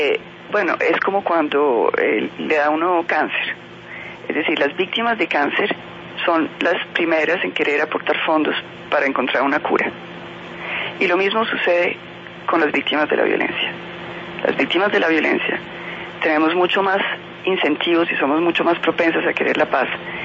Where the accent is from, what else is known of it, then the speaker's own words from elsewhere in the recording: Colombia; Si nosotros como colombianos queremos obtener todo